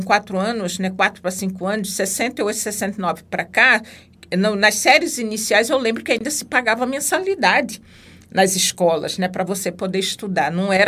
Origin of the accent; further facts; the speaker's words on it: Cuiabá, Mato Grosso, Brazil; Eu sou cuiabana, nascida no dia 21 de março de 1964.